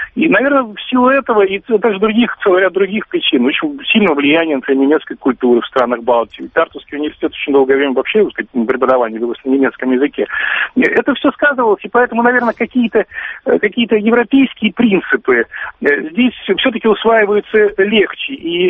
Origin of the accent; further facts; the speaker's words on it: Estonia; Я просто это знаю по себе, я вырос в Эстонии.